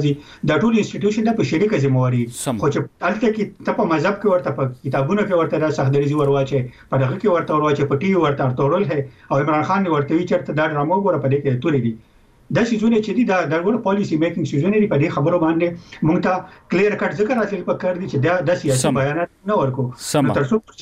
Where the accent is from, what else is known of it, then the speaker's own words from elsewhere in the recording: Khyber Pakhtunkhwa, Pakistan; موږ د پښتونخوا یو